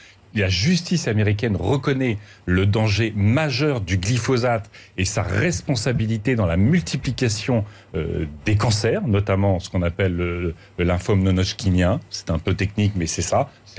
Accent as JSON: {"language": "French", "region": "Hauts-de-France", "country": "France", "tie": "born or raised there", "said": "Je viens de l'Aisne aussi. J'ai grandi dans l'Aisne, en milieu rural."}